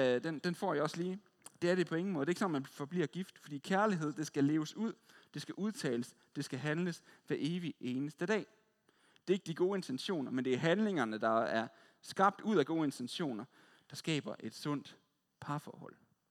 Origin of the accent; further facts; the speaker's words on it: West Jutland, Denmark; Jeg kommer fra Vestjylland